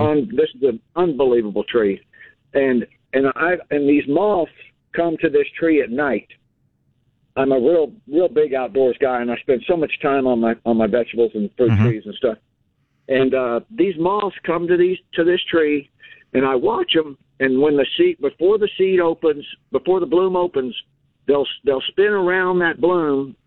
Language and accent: English; San Antonio, Texas, United States; now in Fulshear, United States; And I grew up in San Antonio in the Harlandale area